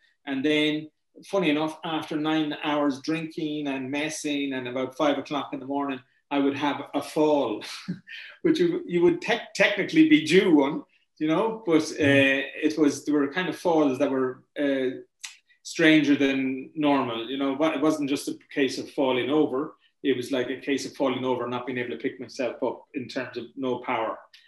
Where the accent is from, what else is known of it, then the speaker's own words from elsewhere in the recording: Granard, County Longford, Ireland; I'm from Granard in Longford, which is very close to Cavan